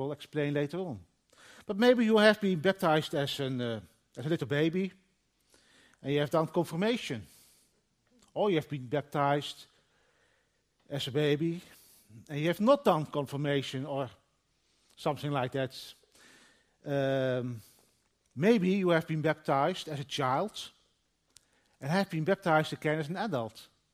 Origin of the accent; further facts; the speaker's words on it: Netherlands; English is a second language; I come from the Dutch Bible Belt area, so there were a lot of children going to church.